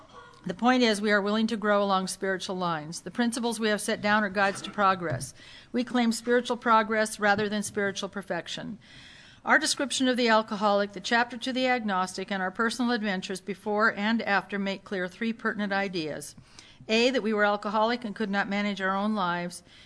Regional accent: Newport Beach, California, United States; So I grew up in Newport Beach. I left him, and I moved up to L.A. and got a job, an apartment.

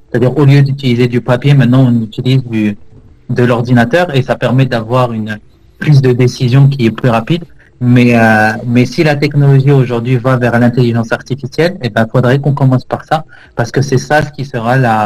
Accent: Morocco; moi je suis marocain d'origine

